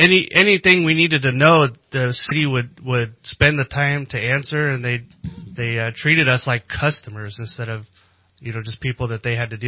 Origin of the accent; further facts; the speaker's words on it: Virginia, United States; I'm not originally from here. I'm from Virginia.